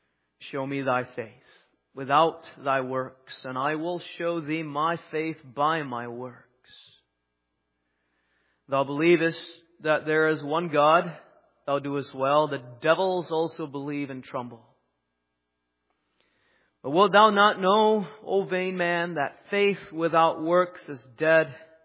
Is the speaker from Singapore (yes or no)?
yes; Singapore; also born or lived in Texas, United States / Pennsylvania, United States; But I grew up in Singapore, in Texas, in Pennsylvania, where there were very few Protestant Reformed people around me, in very small churches or mission groups.